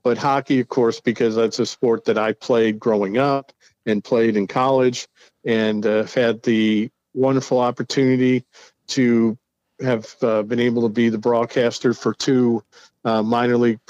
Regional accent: New York, United States; now in Ohio, United States; You know, my home state of New York, high school football is big, but not near the way it is here in Ohio.

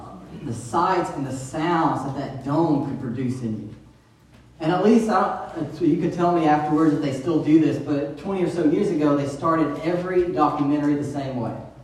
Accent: Tuscaloosa, Alabama, United States; I was a little kid growing up in Tuscaloosa

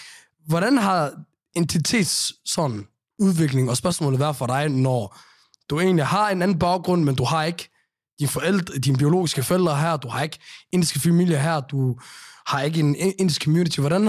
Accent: Aarhus, Central Denmark Region, Denmark; når de så spørger om, hvor jeg er fra, så mener de jo bare, hvor jeg er fra i landet. Hvor i, når det er Jylland, så kan jeg sige Aarhus.

